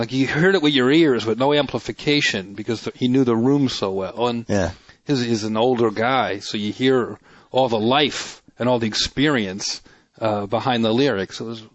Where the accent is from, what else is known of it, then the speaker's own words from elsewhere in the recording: New Jersey, United States; Yeah, well, we're from Jersey. You know, it's a Jersey thing.